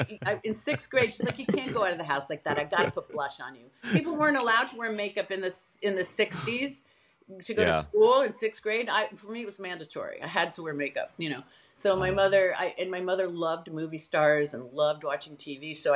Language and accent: English; New York, United States; as a weird kid growing up on Long Island where I was very funny looking and my sister was the gorgeous funny one and I was like the quiet one